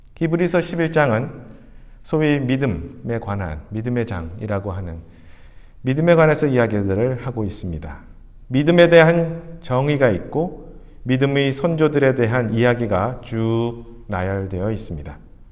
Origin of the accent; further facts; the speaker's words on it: Seoul, South Korea; moved away as an adult; also born or lived in Syracuse, United States / California, United States / New Jersey, United States; now in Vancouver, Canada; 저는 여러 곳에서 살았었습니다. 한국에서 물론 자랐고 서울에서 태어나서 자랐습니다. 미국 동북부 시라큐스라는 곳에서 공부하느라 2년을 거기서 살았습니다.